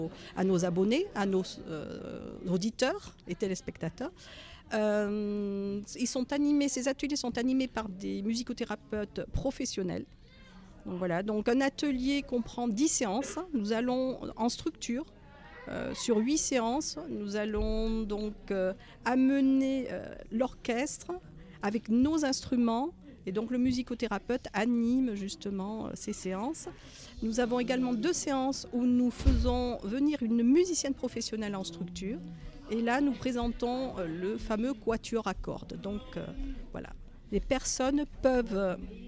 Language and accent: French; Spain; je suis déjà binationale, de par mon nom et mon prénom. Donc je suis espagnole, franco-espagnole, et je parle donc le français, l'espagnol, un peu d'italien et bien évidemment l'anglais.